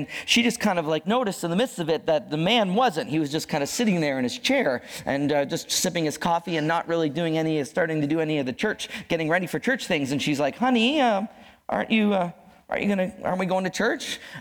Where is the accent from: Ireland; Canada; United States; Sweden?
Canada; Brantford, Ontario; I'm Canadian. I grew up in Ontario, in Brantford, Ontario